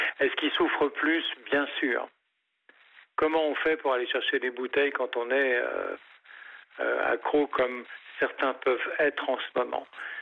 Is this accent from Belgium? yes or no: yes; Belgium; chez moi en Belgique.